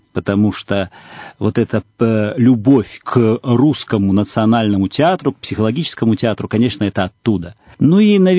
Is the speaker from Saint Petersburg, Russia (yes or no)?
no; Vladivostok, Primorsky Krai, Russia; В своей биографии, в своем рождении я имею Дальний Восток, город Владивосток, где я родился, вот, и очень люблю наш край. Но вот в силу обстоятельств я вырос в Владивостоке